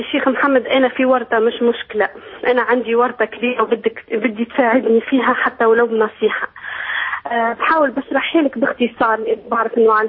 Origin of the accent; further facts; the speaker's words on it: Tunisia; إحنا أنا تونسية يعني، في إحنا في تونس معلش يعني